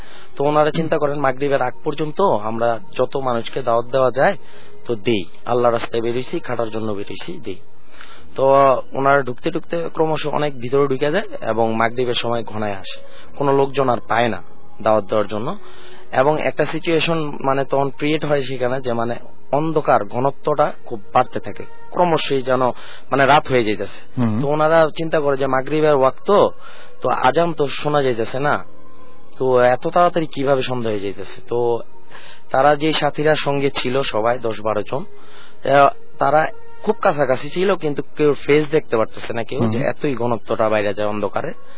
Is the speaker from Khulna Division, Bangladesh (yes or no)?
no; Narayanganj, Dhaka Division, Bangladesh; আমি নারায়ণগঞ্জ মাঝদার থেকে আসছি।